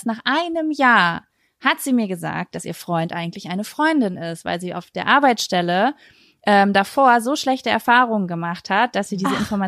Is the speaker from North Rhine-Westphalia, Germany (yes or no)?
yes; Lübbecke, North Rhine-Westphalia, Germany; Aus Nordrhein-Westfalen, Lübbecke, in der Nähe von Bielefeld.